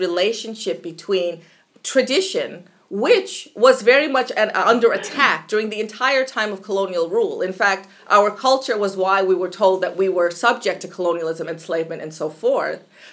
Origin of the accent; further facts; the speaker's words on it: South Africa; So are my rights as a South African citizen going to be undermined by, you know, my belongingness to a particular culture as a female?